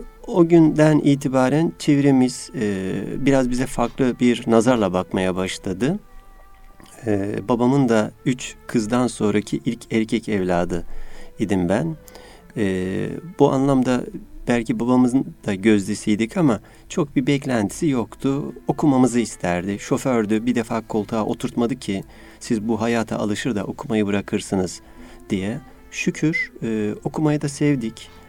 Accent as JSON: {"language": "Turkish", "town": "Yeşilhisar", "region": "Kayseri", "country": "Turkey", "tie": "born or raised there", "also_born_or_lived": "Bursa", "moved": "as an adult", "lives_now": "Istanbul, Turkey", "said": "1967 Kayseri Yeşilhisar ilçesi doğumluyum. İmam Hatip Ortaokul Yeşilhisar'da bittikten sonra Develi İmam Hatip Lisesi'ne parasız yatılı olarak gittim."}